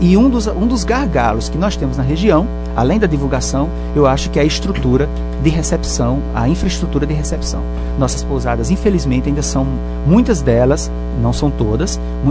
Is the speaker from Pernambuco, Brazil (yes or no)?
no; Rio Grande do Norte, Brazil; Afinal, aqui é o meu lugar. O Seridó é o meu lugar, é a minha terra.